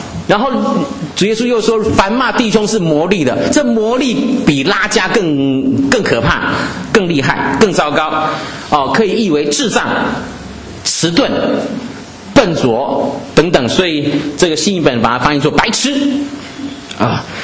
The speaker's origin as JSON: {"language": "Chinese", "country": "Taiwan", "tie": "born or raised there", "said": "我是个湖南人，虽然是在台湾出生长大，而且是个不吃辣的湖南人"}